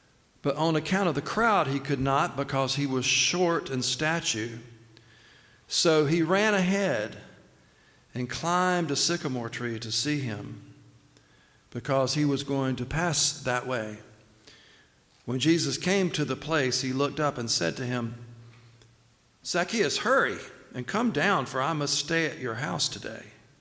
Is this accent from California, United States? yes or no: no; Laurinburg, North Carolina, United States; And growing up in Laurinburg, you know, we had our groups of friends here.